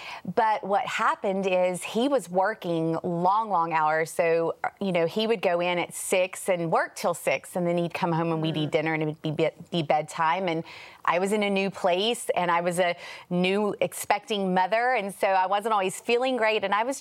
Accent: Louisiana, United States; now in Cleveland, United States; He's originally from Texas. I'm from Northwest Louisiana, so he just tells me to say I'm from Texas because it's really close. So we moved to Cleveland, Ohio

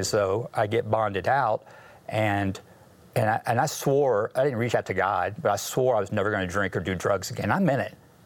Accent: Plano, Texas, United States; I grew up in the Dallas area, and actually grew up in Plano, Texas.

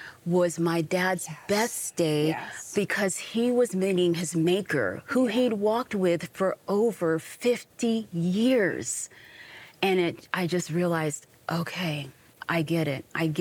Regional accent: Kampala, Central Region, Uganda; born there; That comes from Uganda. I was born in Kampala, Uganda, during the days of Idi Amin.

